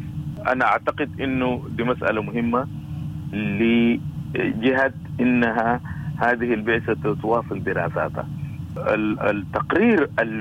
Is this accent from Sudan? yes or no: yes; Sudan